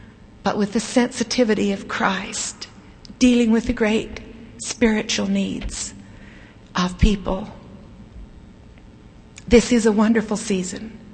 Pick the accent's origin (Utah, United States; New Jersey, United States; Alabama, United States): Utah, United States; Salt Lake City; I grew up in Salt Lake City on Capitol Hill.